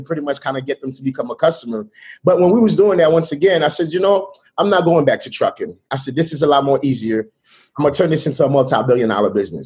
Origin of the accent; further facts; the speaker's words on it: Brooklyn, New York, United States; And it was really tough growing up in Brooklyn